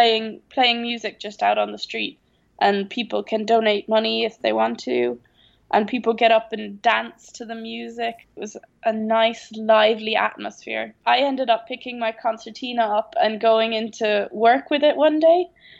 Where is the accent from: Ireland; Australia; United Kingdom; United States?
Ireland; this year, it happened to be in my hometown, which was lovely.